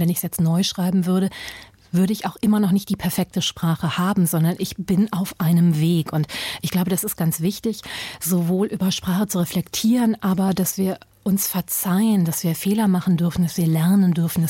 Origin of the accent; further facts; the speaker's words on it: Germany; born there; Das Wort Fremdenfeindlichkeit impliziert aber, wir sind fremd. Ich bin in Deutschland geboren. Natürlich bin ich keine Fremde.